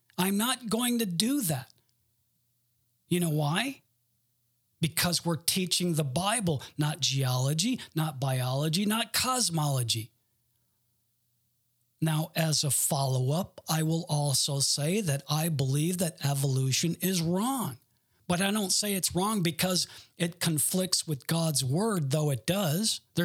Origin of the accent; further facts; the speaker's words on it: Garden City, Michigan, United States; born there; I was born in Garden City, Michigan